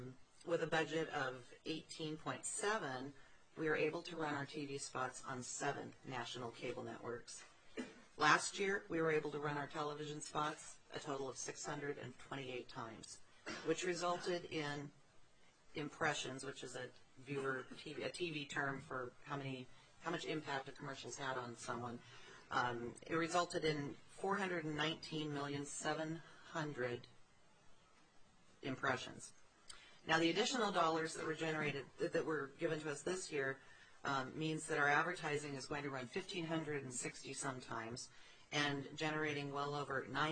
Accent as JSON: {"language": "English", "town": "Ketchikan", "region": "Alaska", "country": "United States", "tie": "born or raised there", "said": "was retrofitted to become a tour vessel that operates in my hometown of Ketchikan."}